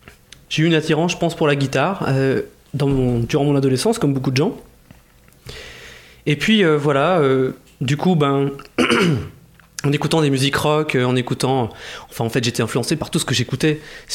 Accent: Nouvelle-Aquitaine, France; Moi, je suis natif de Charente.

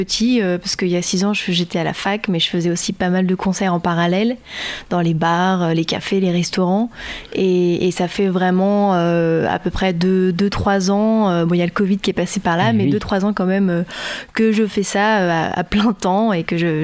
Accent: Chartres, Centre-Val de Loire, France; Je suis originaire d'Eure-et-Loir, dans la Beauce.

